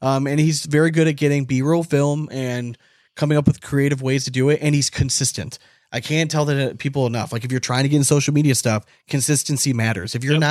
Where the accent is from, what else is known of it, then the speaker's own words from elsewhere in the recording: Cleveland, Ohio, United States; If we're two assholes from Cleveland, if we can figure out how to do all this shit that we've done